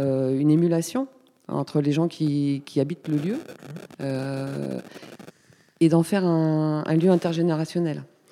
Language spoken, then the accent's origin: French; Paris, Île-de-France, France; born there; je suis née à Paris, d'un père italien, d'une mère espagnole.